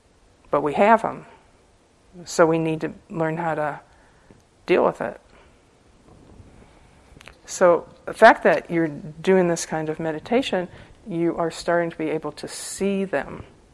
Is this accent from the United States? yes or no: no; Ireland; you started up with me, I'm Irish, and I'm going to finish it.